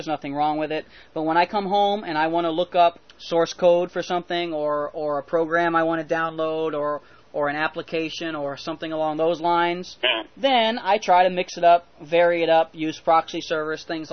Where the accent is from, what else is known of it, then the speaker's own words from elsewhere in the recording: United States; As an American, it's frustrating.